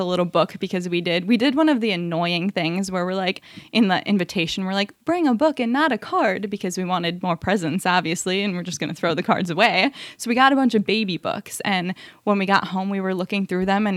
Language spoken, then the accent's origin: English; Wausau, Wisconsin, United States; But then it was in the middle of Wisconsin, in Wausau, Wisconsin. That's where my hometown is from.